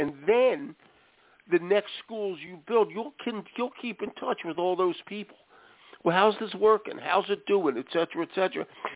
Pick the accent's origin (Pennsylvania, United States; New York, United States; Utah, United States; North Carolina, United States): Pennsylvania, United States; Philadelphia; I grew up in Philadelphia.